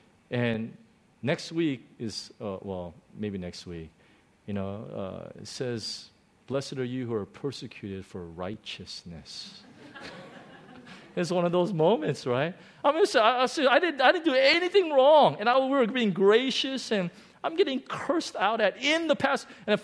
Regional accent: United States; You know, I'm an American, so I'm much more American than I am Korean, even though I look more Korean than American.

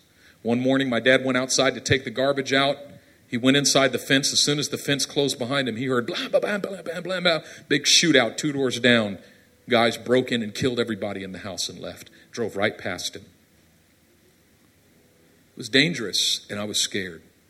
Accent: Oakland, California, United States; So I grew up in East Oakland in a very dangerous area.

